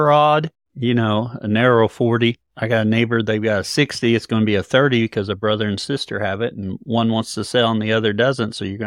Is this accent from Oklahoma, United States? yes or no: yes; Oklahoma, United States; I'm from Northeast Oklahoma, so land areas here are a little bit smaller than your area.